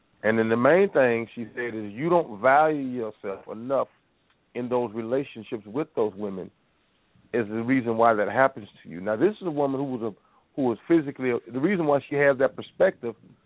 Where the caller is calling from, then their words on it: Tulsa, Oklahoma, United States; I am calling from Black Wall Street, Tulsa, Oklahoma.